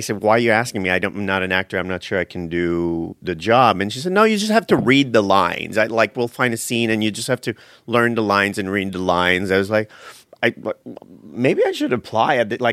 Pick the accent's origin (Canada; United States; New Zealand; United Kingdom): Canada; Montreal, Quebec; Born and raised in Montreal.